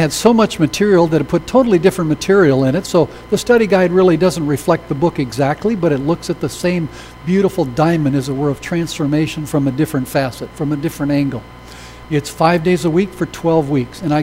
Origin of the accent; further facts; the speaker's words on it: Mount Shasta, California, United States; born there; But Janine was born in the Dunsmuir area, and I was born in the Mount Shasta area. That's our roots, just up the hill from you.